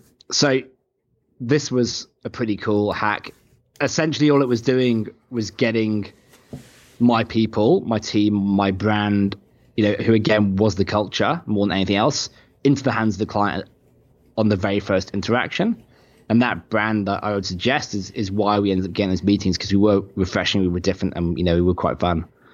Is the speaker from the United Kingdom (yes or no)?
yes; England, United Kingdom; now in Australia; Like I'm English myself